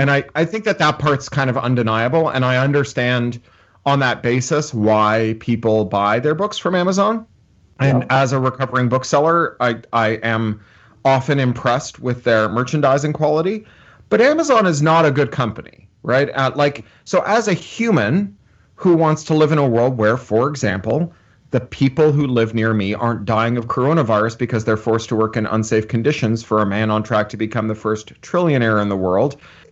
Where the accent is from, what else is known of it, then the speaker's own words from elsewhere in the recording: Canada; also born or lived in London; now in Burbank, United States; I live in Burbank, California. I'm a Canadian who used to be a Londoner